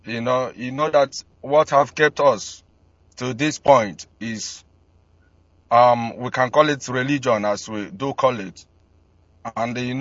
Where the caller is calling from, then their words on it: London, United Kingdom; I'm calling from London.